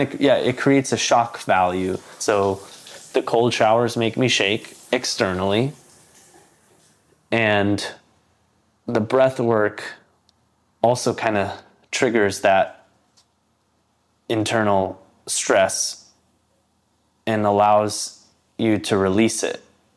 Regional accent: Los Angeles, California, United States; I'm from Los Angeles.

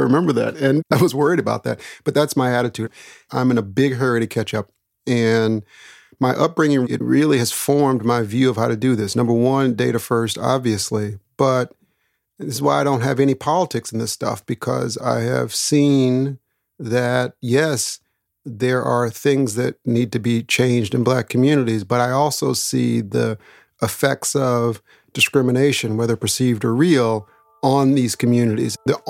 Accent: Daytona Beach, Florida, United States; I was born in Daytona Beach, Florida. Oddly enough, and this will tell a lot of the story, brought home from the hospital with my grandmother. and lived the first few years of life in Florida.

